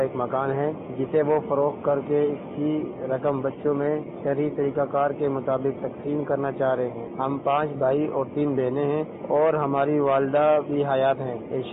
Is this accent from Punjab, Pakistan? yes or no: no; Karachi, Sindh, Pakistan; اور میرا تعلق کراچی سے ہے.